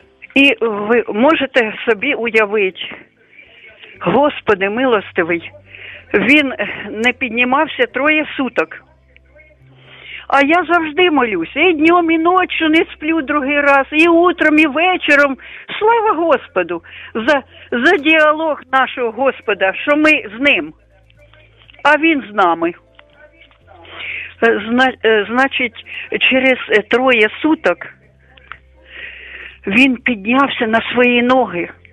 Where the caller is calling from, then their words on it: Dnipro, Dnipropetrovsk Oblast, Ukraine; Я із Дніпра.